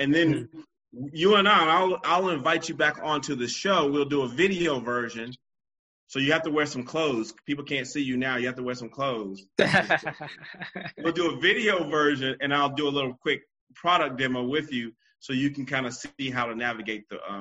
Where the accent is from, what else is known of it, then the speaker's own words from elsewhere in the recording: South Carolina, United States; I'm from the old school. You know, I'm from South Carolina.